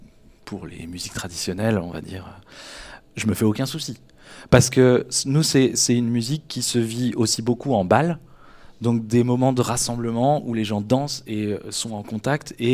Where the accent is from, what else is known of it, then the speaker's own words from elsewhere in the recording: Pays de la Loire, France; also born or lived in Tours / Brittany / Clermont-Ferrand / Berry; Je suis originaire de l'Anjou, dans le pays du Muscadet. Et en fait, après, j'ai fait des études à Tours. Après, j'ai habité un tout petit peu en Bretagne, plus longtemps du côté de Clermont-Ferrand.